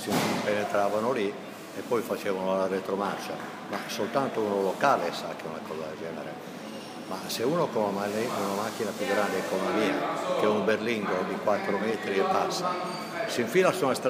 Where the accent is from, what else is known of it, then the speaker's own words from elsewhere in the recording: Sardinia, Italy; Io sono sardo